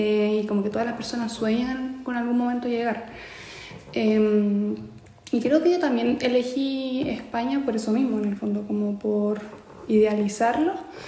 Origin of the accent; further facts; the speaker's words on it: Santiago, Santiago Metropolitan Region, Chile; now in Spain; yo soy de Santiago, entonces es una ciudad muy grande, de muchas personas